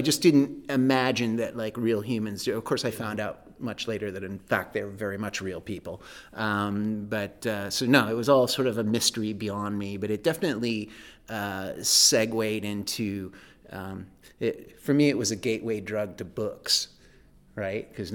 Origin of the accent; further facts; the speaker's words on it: LeGrand, Iowa, United States; now in Des Moines, United States; We're in Des Moines, Iowa at the moment. I grew up in LeGrand, Iowa, which is 60 some miles east.